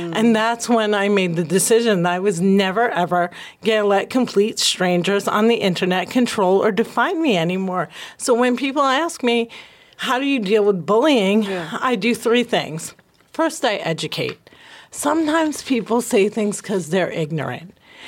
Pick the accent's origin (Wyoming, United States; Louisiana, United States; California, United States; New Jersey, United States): New Jersey, United States; And I'd be like, I'm from Jersey.